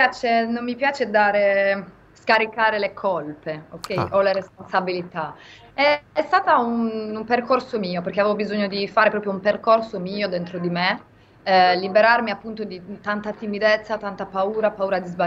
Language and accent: Italian; Sardinia, Italy; accent: Gallurese; Anche il mio dialetto, quello gallurese